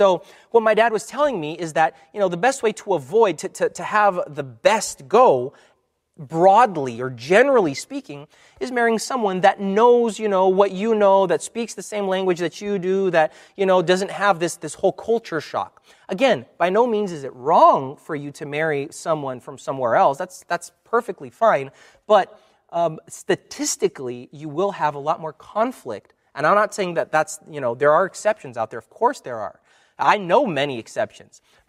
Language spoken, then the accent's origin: English; United States; born there; And so my parents were born in Brazil. I was born in the States. You can't really say that I have, you know, I'm from everywhere.